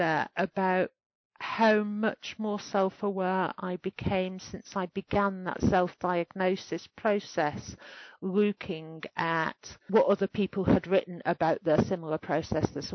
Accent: Wigan, North West England, United Kingdom; I grew up in Wigan in the 70s and the 80s

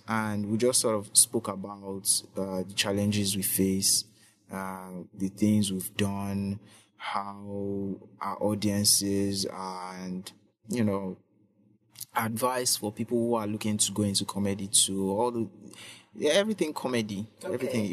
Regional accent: Ibadan, Oyo, Nigeria; Ibadan is really, really nice. And growing up in Ibadan, I lived in Orita.

